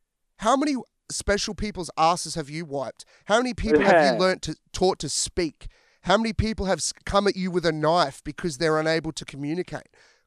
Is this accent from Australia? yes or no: yes; Queensland, Australia; Yeah, I'm from Central Queensland.